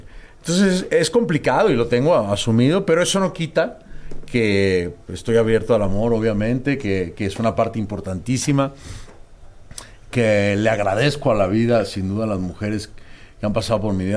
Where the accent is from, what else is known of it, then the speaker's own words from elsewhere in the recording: Venezuela; Sí, bueno, soy venezolano